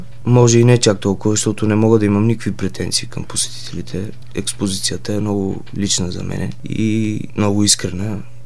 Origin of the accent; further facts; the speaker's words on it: Shumen, Shumen Province, Bulgaria; Родом съм от Шумен.